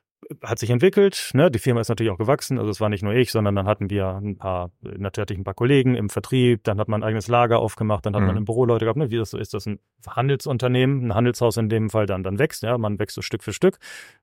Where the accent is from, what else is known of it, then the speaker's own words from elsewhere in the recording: Osnabrück, Lower Saxony, Germany; moved away as an adult; now in Poland; ich bin nicht Pole, ich komme aus Osnabrück, ich komme aus Norddeutschland, aber irgendwie haben die Lebenswege mich über Studium, über Ostdeutschland, dann Warschau und dann genau dieses Treffen dann dazu verführt, dass ich in Polen bleibe.